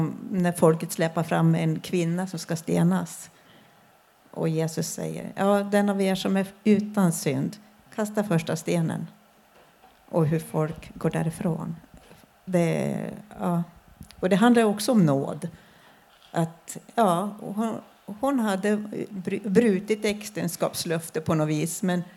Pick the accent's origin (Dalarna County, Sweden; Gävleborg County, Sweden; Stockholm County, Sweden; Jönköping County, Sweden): Gävleborg County, Sweden; Gävle; I kyrkliga sammanhanget där i Gävle där jag växte upp.